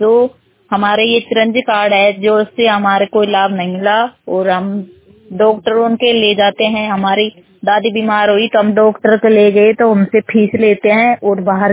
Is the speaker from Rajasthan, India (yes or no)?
yes; Badla, Rajasthan, India; गांव मेरा बडला है, मेरा जिला अलवर है, अलवर डिस्ट्रिक्ट है और तहसील राजगढ़ है।